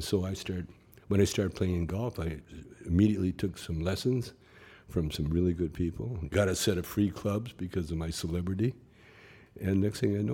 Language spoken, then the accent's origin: English; Calgary, Alberta, Canada; Yeah, I used to dance when I was a kid, you know, growing up in Calgary.